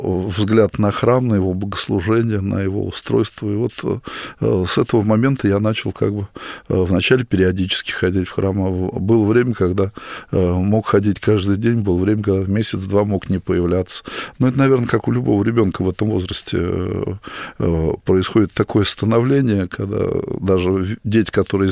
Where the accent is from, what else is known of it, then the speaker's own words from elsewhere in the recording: Moscow Oblast, Russia; место, где я вырос, в Подмосковье, это такой поселок